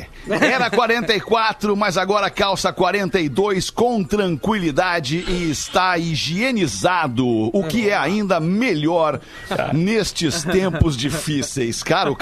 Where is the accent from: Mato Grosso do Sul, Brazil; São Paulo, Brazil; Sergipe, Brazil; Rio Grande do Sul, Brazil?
Rio Grande do Sul, Brazil; Porto Alegre; Sou de Porto Alegre